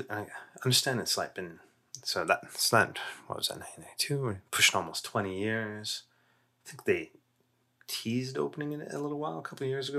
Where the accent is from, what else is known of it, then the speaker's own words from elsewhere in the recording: Canada; we have our own biases here, being Canadian